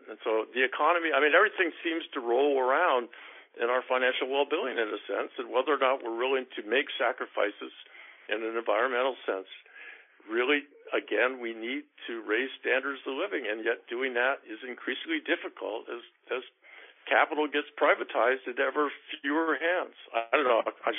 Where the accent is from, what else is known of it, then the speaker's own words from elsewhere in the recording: Seattle, Washington, United States; moved away; I hardly know that city that I was born in anymore.